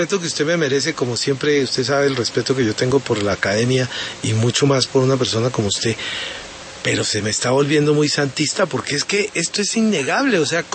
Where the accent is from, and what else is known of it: Colombia